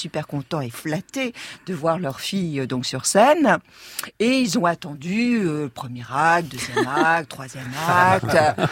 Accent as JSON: {"language": "French", "town": "Rennes", "region": "Brittany", "country": "France", "said": "Donc moi, je viens de Rennes."}